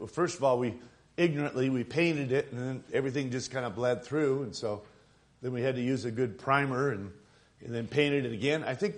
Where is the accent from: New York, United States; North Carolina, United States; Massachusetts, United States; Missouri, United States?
Massachusetts, United States; Holyoke; born there; a holy oak, which is actually the town that I was born in Massachusetts